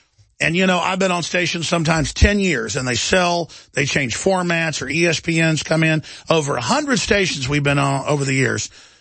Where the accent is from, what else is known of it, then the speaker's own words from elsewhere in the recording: Dallas, Texas, United States; I like the liberal culture and not getting in fights and being macho, because I grew up in Dallas, it used to be the murder capital of the U.S.